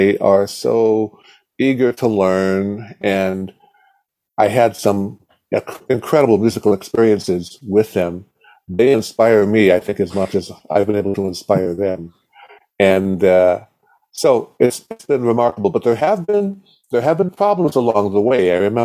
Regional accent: Rome, New York, United States; born there; No, I'm originally from, I was born in Rome.

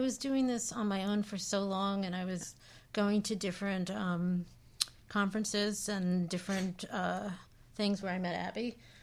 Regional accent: New York, United States; I wanted to premiere the film in New York, because that was really because this is my hometown, and that was, like, really important to me.

